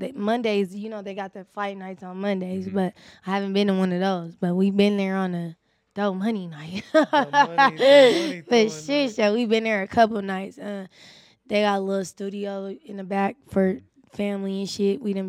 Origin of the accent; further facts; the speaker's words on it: Colorado, United States; coming out of Atlanta, and then they know that I come from Colorado